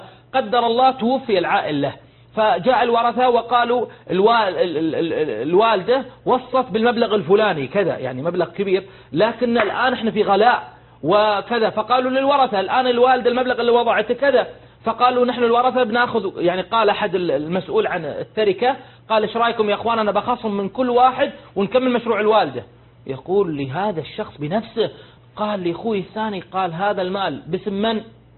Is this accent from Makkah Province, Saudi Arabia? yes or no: no; Dammam, Eastern Province, Saudi Arabia; أحد التجار عندنا بالدمام